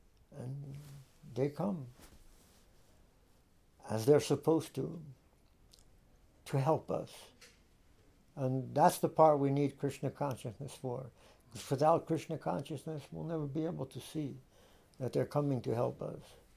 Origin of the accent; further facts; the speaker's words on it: East Coast, United States; I'm from the East Coast.